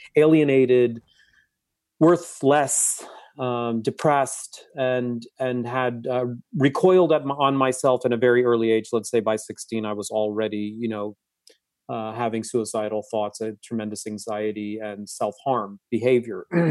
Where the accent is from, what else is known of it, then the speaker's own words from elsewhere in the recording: Singapore; also born or lived in Asia; I was born and raised in, I was born in Singapore and raised in Asia. I had a expatriate family experience living as a, you know, a kid of affluent means in an Asian society